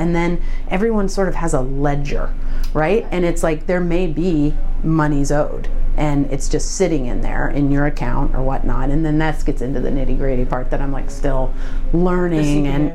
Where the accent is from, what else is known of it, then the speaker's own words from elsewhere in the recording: Midwest, United States; I grew up in the Midwest and you kind of saw them agriculturally.